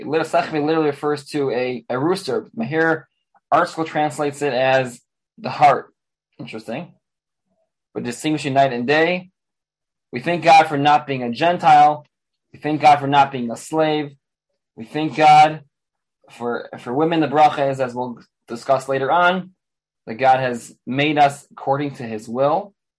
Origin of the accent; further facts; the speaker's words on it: Chicago, Illinois, United States; I grew up in Chicago, so I never lived on a farm.